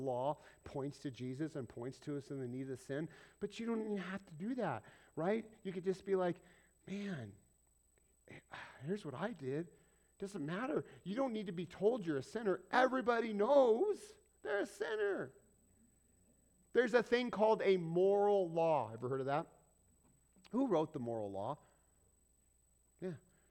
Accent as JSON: {"language": "English", "region": "Colorado", "country": "United States", "said": "yeah, I'm from Colorado, that's what we call them, the Donkeys."}